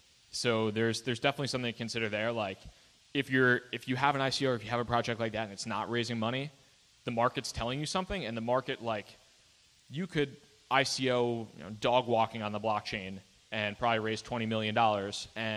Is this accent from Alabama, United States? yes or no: no; New York, United States; I mean, I'm from New York.